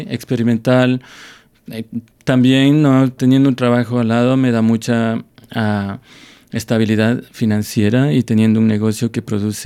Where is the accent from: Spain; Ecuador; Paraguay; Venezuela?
Ecuador; si es que soy ecuatoriano